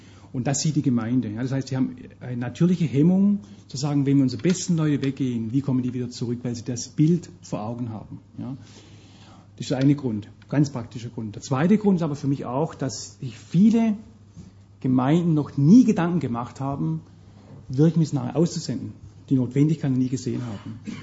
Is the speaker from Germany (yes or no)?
yes; Heilbronn, Baden-Württemberg, Germany; Wenn ich eine Stadt nehme in Heilbronn, meine Heimatstadt, hat 100.000 Einwohner